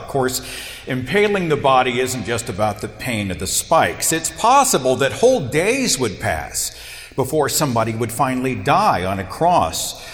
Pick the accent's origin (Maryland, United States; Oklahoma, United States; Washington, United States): Oklahoma, United States; Tulsa; I was driving in my hometown. I live in Tulsa, Oklahoma